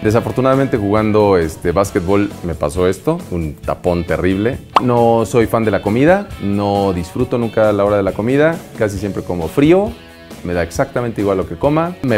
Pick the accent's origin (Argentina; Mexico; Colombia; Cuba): Mexico; Cuernavaca, Morelos; born there; nací en Cuernavaca, Morelos, en 1974. No soy español, eso ponen creo que en Wiki. No sé de dónde salió eso. Soy mexicano, mi papá polaco, mi mamá mexicana.